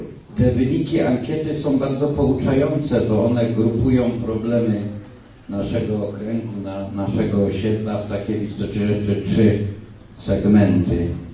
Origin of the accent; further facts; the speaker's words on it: Galicia, Poland; jak u mnie na wsi kiedyś w dzieciństwie w Galicji